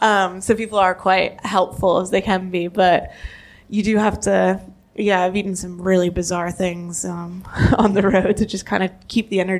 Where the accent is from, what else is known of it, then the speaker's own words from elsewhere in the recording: Canada; I'm Canadian, not American, just clarify that now.